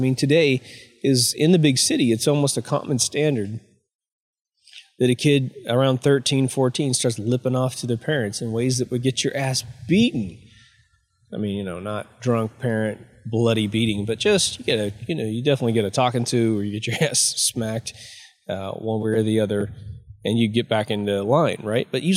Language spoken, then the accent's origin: English; Midwest, United States; Growing up in the Midwest, you know, you have these gigantic families that were very close to each other